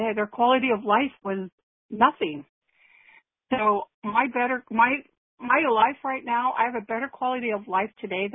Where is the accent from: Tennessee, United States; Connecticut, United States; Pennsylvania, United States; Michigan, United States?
Michigan, United States; Albion; Well, I'm originally from Michigan, Albion, Michigan. There's a small, famous college here.